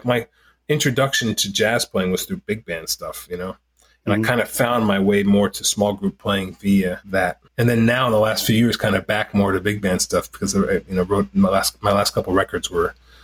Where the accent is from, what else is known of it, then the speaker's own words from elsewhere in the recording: Colorado Springs, Colorado, United States; because I came from Colorado Springs, where I had, you know, spent from eighth grade through junior high school. It was a pretty conservative place.